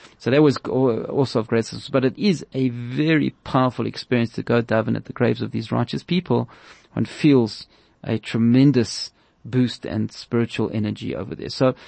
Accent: Lithuania; So, it's an interesting thing because I come from Lithuania.

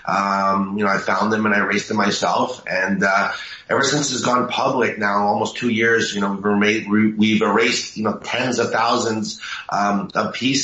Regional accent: Montreal, Quebec, Canada; So basically, I'm from Montreal, Canada

